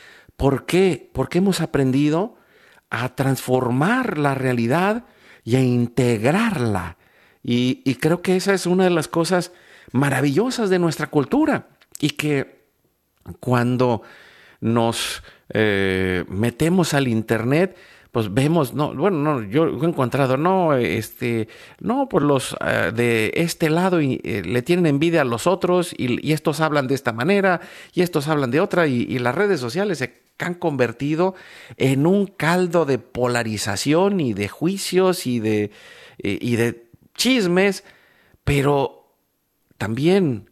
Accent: Veracruz, Mexico; also born or lived in Yucatán; Yo me crié en Veracruz, que es más o menos en el Golfo

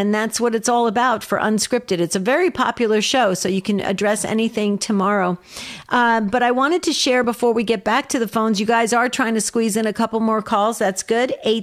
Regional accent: New Jersey, United States; I was raised 18 years in New Jersey, and we used to go really fast. But I've been living in Arizona for a very long time, so we slow down.

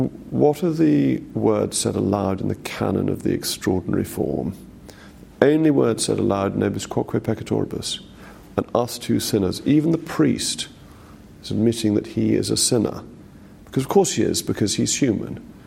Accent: England, United Kingdom; some people are quite surprised that somebody who appears to be as English as I am isn't an Anglican

